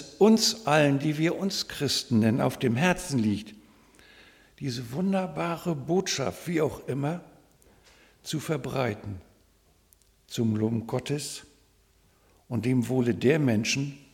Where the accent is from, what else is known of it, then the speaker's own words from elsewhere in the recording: Leer, Lower Saxony, Germany; Ich bin ja hier in Leer noch zur Schule gegangen, habe auch meine Ausbildung da gemacht.